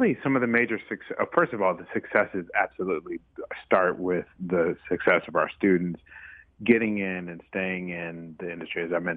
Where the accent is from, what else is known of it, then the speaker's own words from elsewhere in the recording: Dallas, Texas, United States; And sadly, you know, right here in my hometown of Dallas